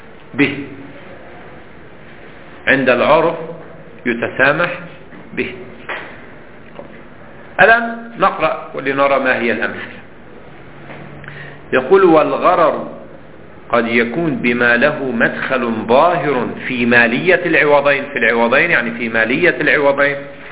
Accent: Lebanon; الجدار يعني في الزمن القديم ما زال عندنا في لبنان أيضا يستعمل في الحقول

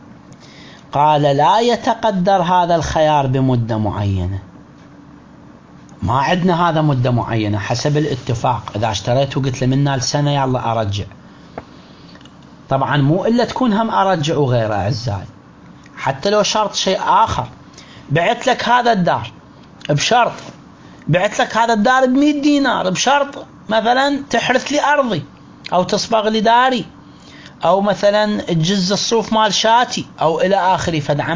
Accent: Iraq; عندنا بالعراق

